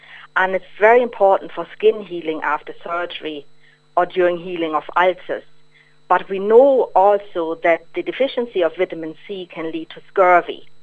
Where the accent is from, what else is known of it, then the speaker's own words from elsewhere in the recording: Germany; I'm from Germany